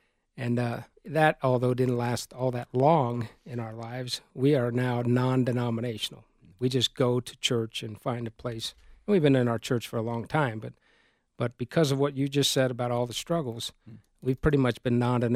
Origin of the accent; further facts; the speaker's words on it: Colorado Springs, Colorado, United States; Well, at 15, I grew up in Colorado Springs